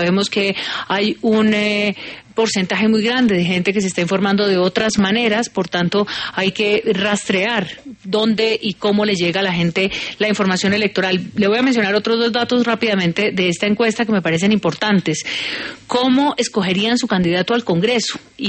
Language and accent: Spanish; Colombia